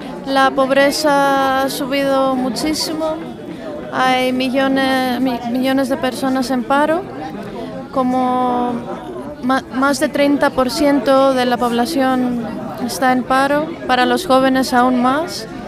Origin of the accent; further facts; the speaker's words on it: Athens, Attica, Greece; Spanish is a second language; soy de Atenas, Grecia.